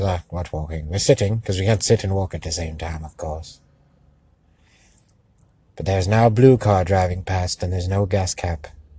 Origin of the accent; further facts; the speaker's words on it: Mayfield, Kentucky, United States; Well, I just heard that in my hometown of Mayfield, Kentucky, there will be opening a Popeye's Chicken restaurant.